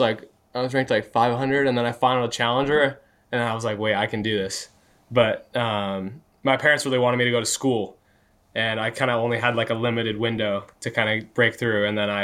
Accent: California, United States; Because, I mean, I'm from Orange County, Stevie.

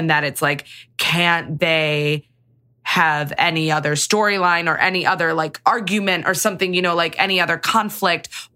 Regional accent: Midwest, United States; I say aunt because I'm from the Midwest.

